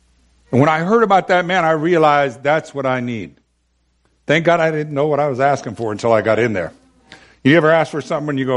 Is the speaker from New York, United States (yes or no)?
no; Bellingham, Washington, United States; when I came down out of Bellingham, my hometown, into Seattle